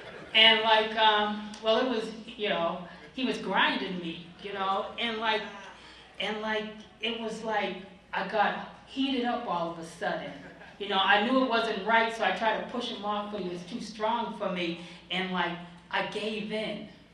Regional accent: Boston, Massachusetts, United States; I'm from Boston, Mass, the Boston area.

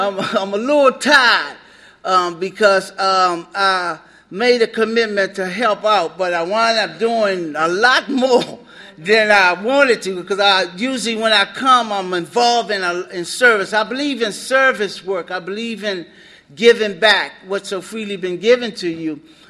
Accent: Maryland, United States; I'm from South Potomac area. My home group is the Steps to Life group, and we meet every Thursday night from 8 to 9:30 in Oxon Hill, Maryland.

